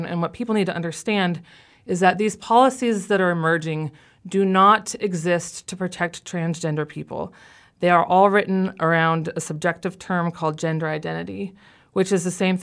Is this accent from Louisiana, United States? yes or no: no; Tacoma, Washington, United States; a couple core people in my hometown of Tacoma who were Y members have really shouldered a lot of the burden.